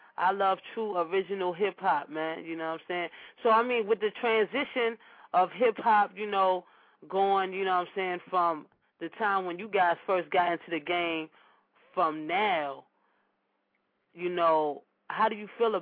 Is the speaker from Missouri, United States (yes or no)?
no; Queens, New York, United States; now in Washington metropolitan area, United States; I'm from Queens, New York, but I live in the DMV in the D.C., Maryland, Virginia area right now.